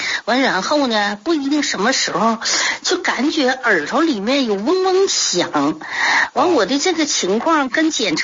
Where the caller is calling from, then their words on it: Jilin, China; 哎，我是吉林的听众。